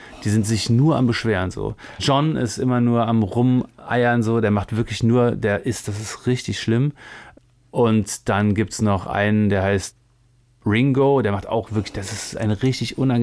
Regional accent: Cologne, North Rhine-Westphalia, Germany; Und ich bin auch nach wie vor sehr viel in Köln. Das ist einfach auch meine Heimatstadt. Ich bin da geboren.

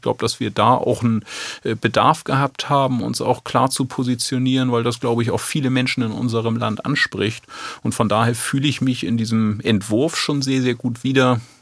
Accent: Schleswig-Holstein, Germany; Wat mut dat mut, sagt man bei uns in Schleswig-Holstein.

